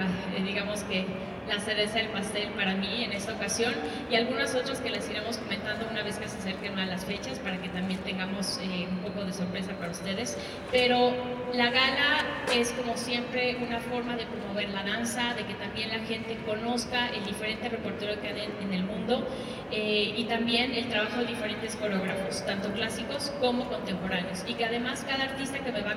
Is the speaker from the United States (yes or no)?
no; Mexico; como artista y como artista mexicana y como promotora cultural.